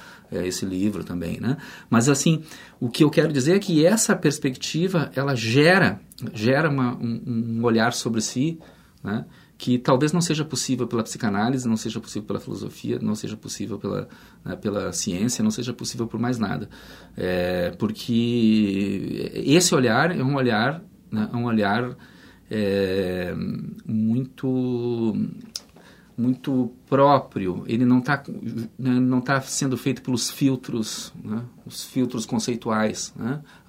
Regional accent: Canoas, Rio Grande do Sul, Brazil; Eu próprio me criei em Canoas, por exemplo, né?

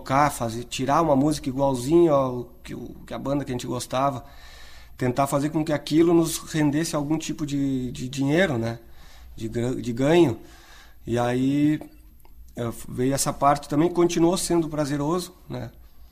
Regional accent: Porto Alegre, Rio Grande do Sul, Brazil; Nasci em Porto Alegre.

